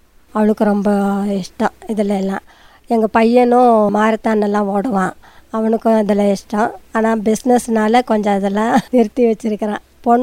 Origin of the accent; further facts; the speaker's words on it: Kotagiri, Tamil Nadu, India; நான் பிறந்து வளர்ந்ததெல்லாம் Kotagiri. Kotagiri send Mary's கான்வென்ட்டில் தான் படித்தேன்.